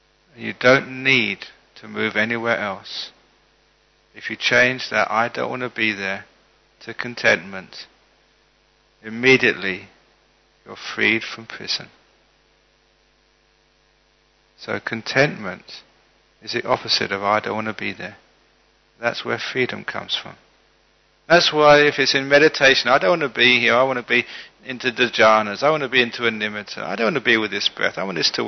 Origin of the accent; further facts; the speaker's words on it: London, United Kingdom; born there; I was born in London. I became a Buddhist.